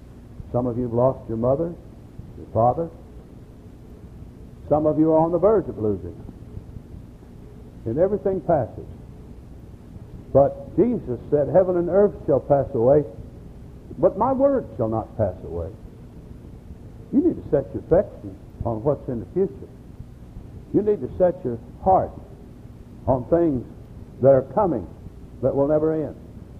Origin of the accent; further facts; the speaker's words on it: Batesville, Arkansas, United States; Is this place going to be more enjoyable than when I grew up in Batesville and Arkansas and that area? Am I going to have more fun here than I did when I grew up as a boy?